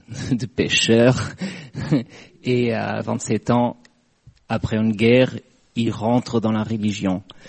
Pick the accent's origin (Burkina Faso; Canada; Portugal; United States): Portugal; peut-être parce que je suis portugais